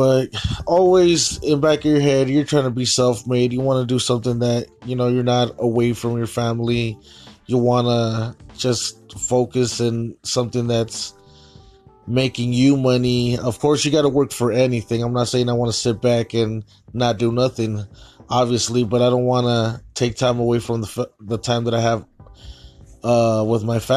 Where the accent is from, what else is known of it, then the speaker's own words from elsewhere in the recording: California, United States; And I'm from Cali, see, in Cali, it's cold in the morning, sunny in the afternoon, and then it starts to cool down again.